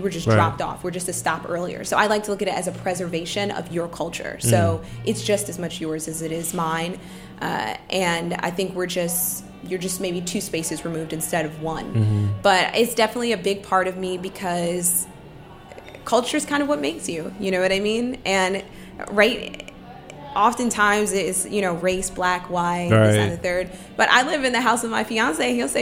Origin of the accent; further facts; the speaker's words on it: Los Angeles, California, United States; born there; Yeah, I was born in Los Angeles.